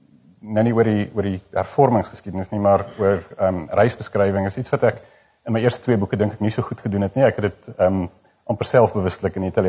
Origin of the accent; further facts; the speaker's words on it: Transvaal, South Africa; En dit is omdat ek groot geword het in die Transvaalse platteland